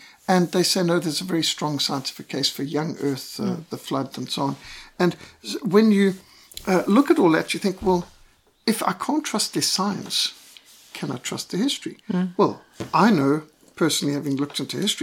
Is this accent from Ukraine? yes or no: no; Zimbabwe; I was brought up in Rhodesia